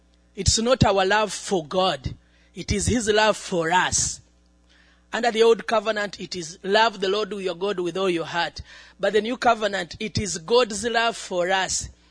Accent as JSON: {"language": "English", "country": "Uganda", "said": "I come from Uganda. The last time I was here, I told you Uganda is in the east of Africa."}